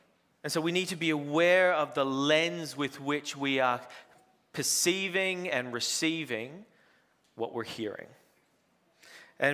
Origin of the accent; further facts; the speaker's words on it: Australia; But as the resident Aussie here, I know that I'm in good company with you all